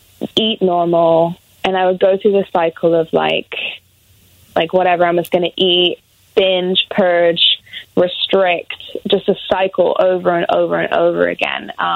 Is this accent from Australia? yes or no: no; England, United Kingdom; now in United States; I'm originally from England, so my accent would be what got me attention.